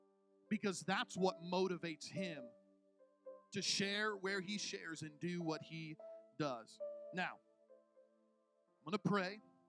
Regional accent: Illinois, United States; Now, I grew up in Illinois. We've got snow there.

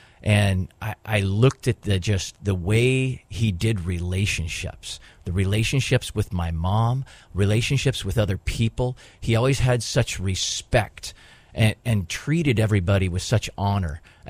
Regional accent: Richland, Washington, United States; I was born in Richland, Washington, which is down in the southeast corner of the state. So many people hear Washington State, and they think of Seattle, green. I grew up in the desert.

